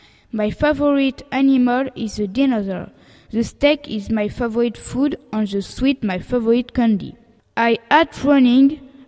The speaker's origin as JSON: {"language": "English", "town": "Ploërmel", "region": "Brittany", "country": "France", "second_language": "English", "said": "I come from France and I live in Puermel. I am 11 years old and my birthday is on October 8th."}